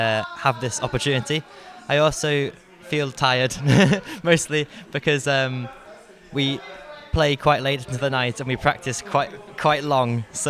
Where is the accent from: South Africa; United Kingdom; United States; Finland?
United Kingdom; Kendal, North West England; I come from Kendal in Cumbria, which is in England.